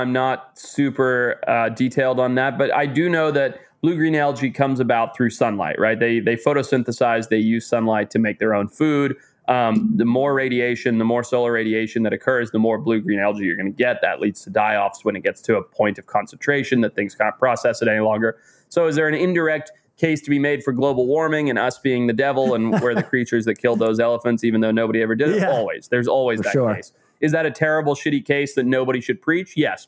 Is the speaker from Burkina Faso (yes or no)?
no; Zimbabwe; I remember very proudly, speaking of Zimbabwe a lot here, my home country was the first one.